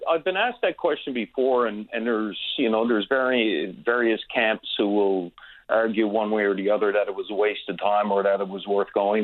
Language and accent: English; St. John's, Newfoundland and Labrador, Canada; also born or lived in Toronto; I was born in Buckins, and that's where my mom and dad met, and after a short stint there, we moved briefly to Toronto, and then my dad decided to come back to St. John's, So we moved back to St. John's.